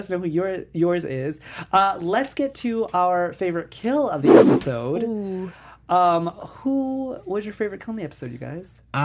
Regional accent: New York, United States; I was like, I'm from New York, guys. I don't know what that is.

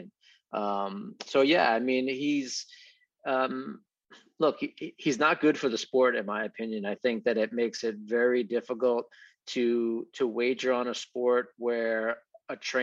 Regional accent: New York City, New York, United States; Yeah, so I grew up in Queens, New York. So I spent quite a bit of time at Belmont Park.

